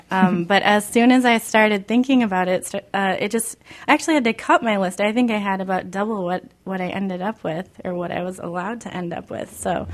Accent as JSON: {"language": "English", "town": "Milwaukee", "region": "Wisconsin", "country": "United States", "tie": "born or raised there", "said": "just outside of Green Bay, Wisconsin, which is where I was born in Milwaukee. So that's where I grew up when I was really tiny."}